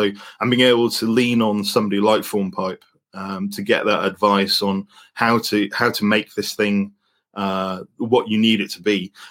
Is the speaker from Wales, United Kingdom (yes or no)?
yes; Wales, United Kingdom; Yeah, well, yeah, as Welsh, love a good saying.